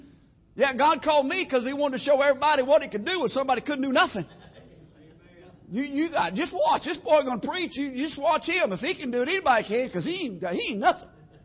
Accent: Texas, United States; where I come from, we'd call it a bayou. I come from South Texas.

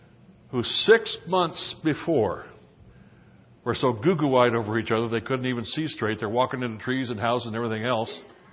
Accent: South Dakota, United States; You know, I came from South Dakota, and in January and February, we had snow and ice and blizzards and harsh winters.

